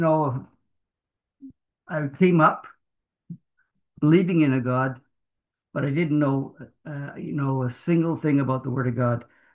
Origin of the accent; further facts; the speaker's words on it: Port Alberni, British Columbia, Canada; born there; I was born in Port Alberni to German immigrants. And they were living in Port Alberni. And they came from Germany